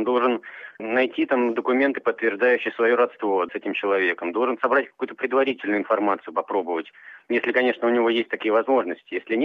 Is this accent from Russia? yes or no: yes; Tomsk, Tomsk Oblast, Russia; now in Saint Petersburg, Russia; тем более, что я сам из Томска, переехал в Питер.